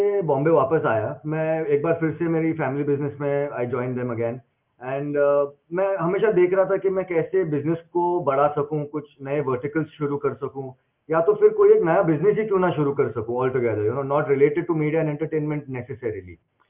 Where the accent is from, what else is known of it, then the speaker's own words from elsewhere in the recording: Dubai, United Arab Emirates; moved away as an adult; also born or lived in Mumbai; So I was raised in Dubai, and I completed my schooling there before I moved to Mumbai for my higher education.